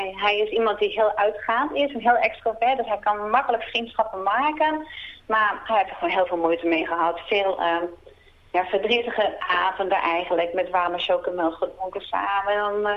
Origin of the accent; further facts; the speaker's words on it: Utrecht, Netherlands; Wij gingen wonen niet in mijn oude buurt. Ik kom uit Utrecht. We gingen wonen in Hilversum, Laren, Bussum. Ja, Laren zijn we uiteindelijk terechtgekomen.